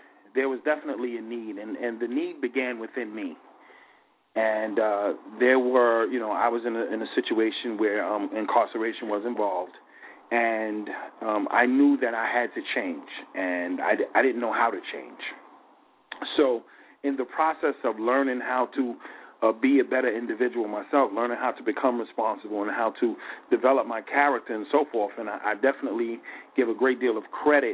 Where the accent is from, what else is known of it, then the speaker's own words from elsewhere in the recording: Queens, New York, United States; Yes, ma'am. I'm originally born and raised in Queens, New York, and I guess I've been in Queens and New York all my life.